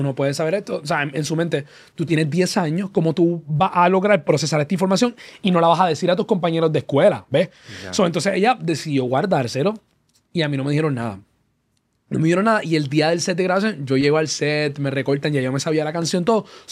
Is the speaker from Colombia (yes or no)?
no; Cidra, Puerto Rico; yo soy de Sidra, Puerto Rico. So, el que sabe de Puerto Rico sabe que Sidra es un pueblo que no queda cerca del área metro.